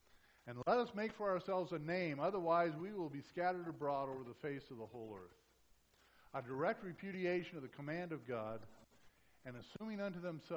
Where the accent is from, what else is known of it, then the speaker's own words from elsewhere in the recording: Arizona, United States; I've never seen such barren land, and I'm from Arizona.